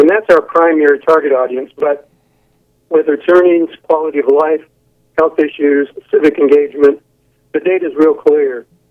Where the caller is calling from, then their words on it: Topeka, Kansas, United States; I'm over here in Topeka.